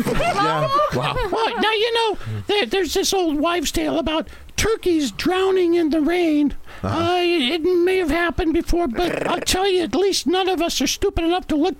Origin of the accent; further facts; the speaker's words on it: Alexandria, Virginia, United States; born there; Oh, well, you know, Sean, I was born right here in Alexandria, Virginia on July 4th.